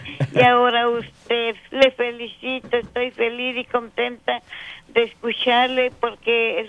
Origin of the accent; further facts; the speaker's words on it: Ecuador; Yo soy de Ecuador.